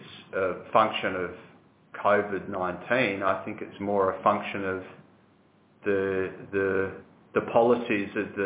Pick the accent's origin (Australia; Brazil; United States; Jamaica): Australia; It's very important to think about as an Australian. 80% of our iron ore goes to China